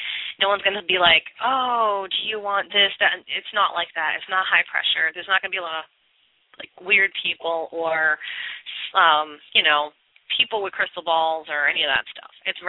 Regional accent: Boston, Massachusetts, United States; now in San Antonio, United States; Yes, I actually live in San Antonio, but I'm originally from Boston, which, you know, explains the attitude.

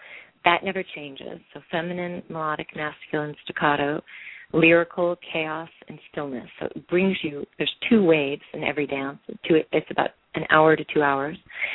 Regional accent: Rochester, New York, United States; also born or lived in Ohio; I was born in Ohio, grew up in Rochester, New York, started acting a little bit in high school, went to acting school in New York City

